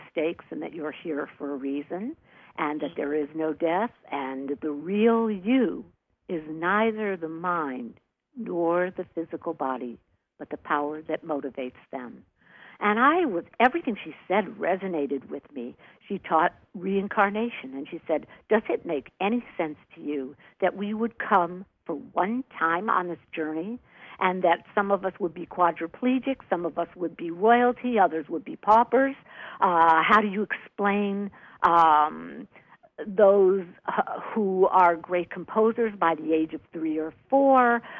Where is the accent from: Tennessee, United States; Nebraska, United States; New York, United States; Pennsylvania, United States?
New York, United States; born there; also born or lived in Los Angeles; I moved from New York. I was born in New York, and I lived all over the country from Washington, D.C. to Ann Arbor, Michigan, to Detroit, Michigan, to Milwaukee, Wisconsin, Virginia, on and on and on to L.A., spent 20 years in L.A.